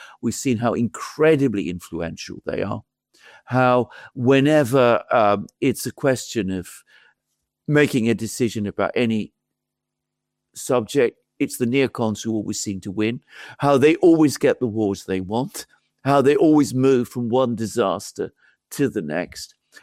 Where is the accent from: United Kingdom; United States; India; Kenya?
United Kingdom; As a British person